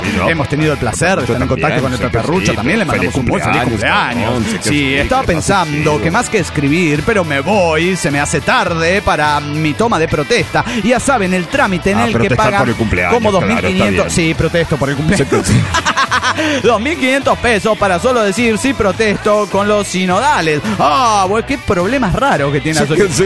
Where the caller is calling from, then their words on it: Monterrey, Nuevo León, Mexico; de Monterrey, Nuevo León, México.